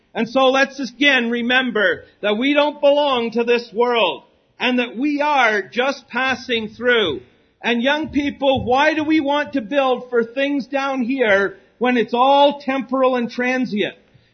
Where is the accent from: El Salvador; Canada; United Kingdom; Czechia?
Canada; now in United States; And I tell them that I'm a Canadian.